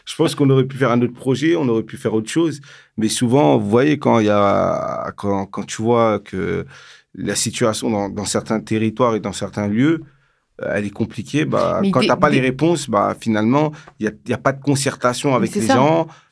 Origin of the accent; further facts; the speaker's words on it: Cergy-Pontoise, Île-de-France, France; moi, je suis né à Cergy-Pontoise, dans le Val-d'Oise, en banlieue parisienne. Et en fait, quand j'ai grandi dans ma ville, dans mon quartier, c'était un quartier où, voilà, qui rassemblait énormément d'origines différentes, et ce qui a créé aussi cette richesse, cette diversité